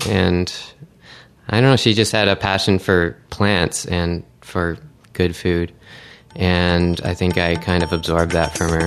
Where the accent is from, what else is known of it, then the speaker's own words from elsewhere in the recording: Oakville, Ontario, Canada; I came from Ontario originally. I grew up in Oakville, very suburban environment, lots of lawn.